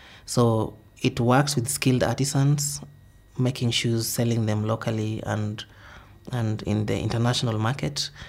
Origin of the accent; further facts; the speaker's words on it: Kibera, Nairobi, Kenya; I was born and raised in Kibera slums.